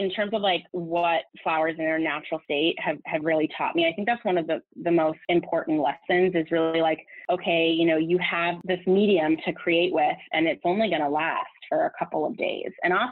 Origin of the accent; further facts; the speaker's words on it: California, United States; while I was from California and flowers are everywhere and the LA flower market is massive